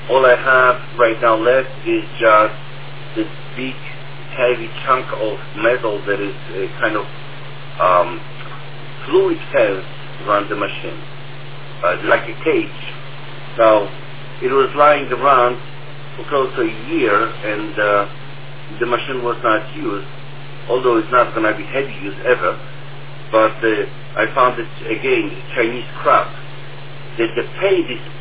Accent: Poland; Yeah, I was born in Poland, right. I'm Polish too.

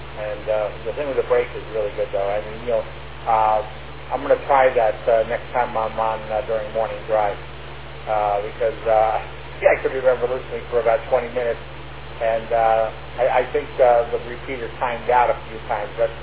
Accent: Bayville, New York, United States; And I'm from Long Island originally, so I'm familiar with the topics and the locations and everything else that they talk about.

